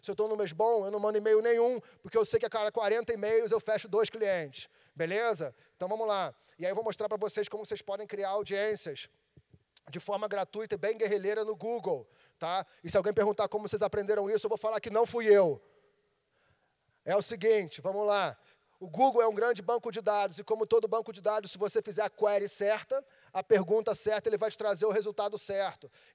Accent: Rio de Janeiro, Brazil; Eu sou carioca.

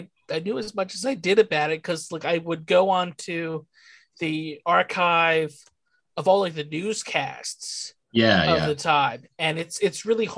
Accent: New Jersey, United States; I was in New Jersey. You know, I grew up in New Jersey

